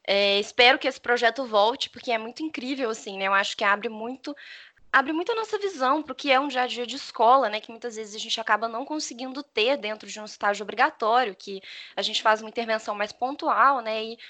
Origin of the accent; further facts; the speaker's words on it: Belo Horizonte, Minas Gerais, Brazil; Eu sou de BH mesmo, nasci aqui, cresci aqui